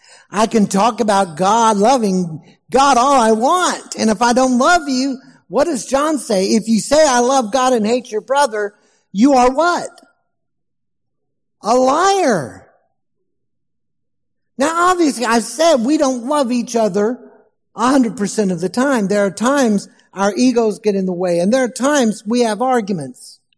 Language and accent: English; Texas, United States; And in my home state, Northeast Texas, in 2021, for a large number of people, it still doesn't make sense.